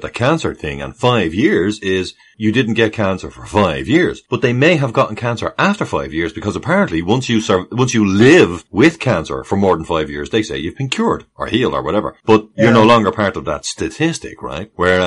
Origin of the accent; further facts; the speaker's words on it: Ireland; Well, I mean, as the Irish people, we wouldn't.